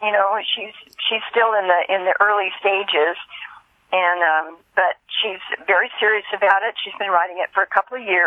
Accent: Yuba City, California, United States; this movie I did, and it played my hometown drive-in, played the drive-in in Yuba City.

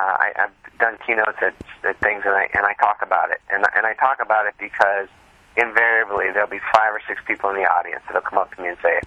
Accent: California, United States; he's a Cavs fan, and I'm a Warriors fan because I'm from the Bay Area

